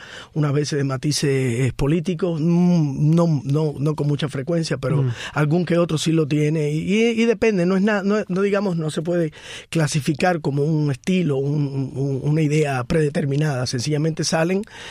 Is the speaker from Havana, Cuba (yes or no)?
no; Ranchuelo, Villa Clara, Cuba; Bueno, mi adolescencia también fue ahí en Ranchuelo. Ahí crecí escuchando historias.